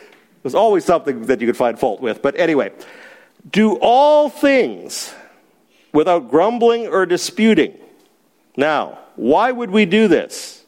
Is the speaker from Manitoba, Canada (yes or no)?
yes; Winnipeg, Manitoba, Canada; I come from Winnipeg. During those cold, long winters, we would sit around and grumble to each other for 7 months of the year.